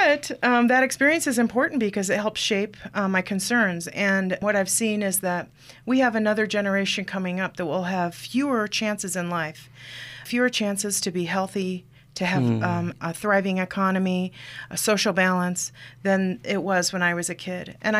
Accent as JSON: {"language": "English", "region": "Iowa", "country": "United States", "said": "I'm originally from Iowa."}